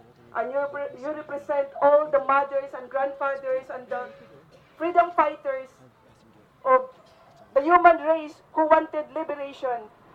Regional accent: Philippines; I grew up in the Marcelo years in the Philippines under the dictator Marcos.

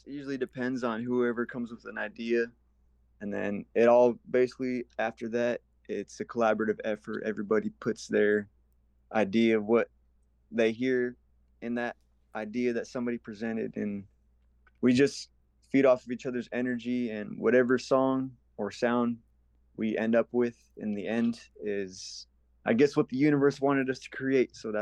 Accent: Arizona, United States; I come from the Gila River Indian community in Arizona.

